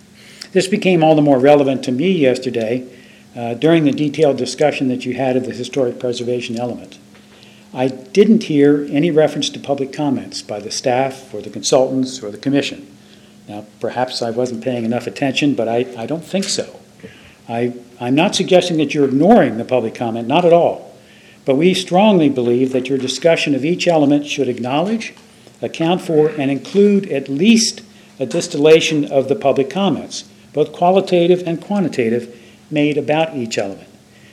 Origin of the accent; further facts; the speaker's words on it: Milton, Delaware, United States; from Milton.